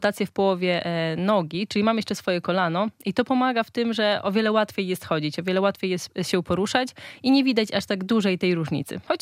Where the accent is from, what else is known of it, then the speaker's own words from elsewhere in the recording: Suchowola, Podlaskie Voivodeship, Poland; Pochodzę z Suchowoli, tam około 3000 mieszkańców.